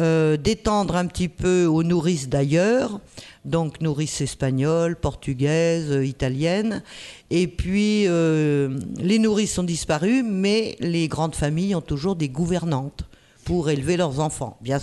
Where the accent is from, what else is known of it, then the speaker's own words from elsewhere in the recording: Bourgogne-Franche-Comté, France; Je suis originaire du Morvan, je suis née à côté du lac des Sétons et ma famille est implantée depuis 10 générations dans le Morvan.